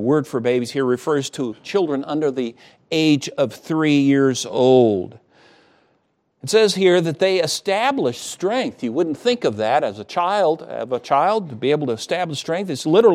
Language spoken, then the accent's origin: English; Midwest, United States; Growing up in the Midwest, we would have some rivers that sometimes in a lot of rain would overflow the banks, and we would say, "Well, the river is swollen."